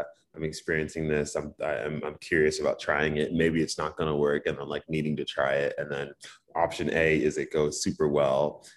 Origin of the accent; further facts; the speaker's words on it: Connecticut, United States; So I grew up in Connecticut, but I identify as Beninese American. Right. So my parents are immigrants from Benin. They came here in the early 80s. And so my family and I are first generation.